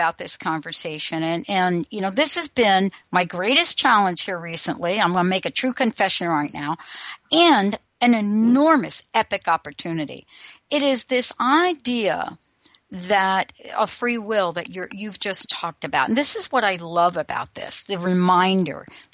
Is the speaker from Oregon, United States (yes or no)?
no; Bronx, New York, United States; I'm ordinary. I come from the Bronx. I barely graduated high school.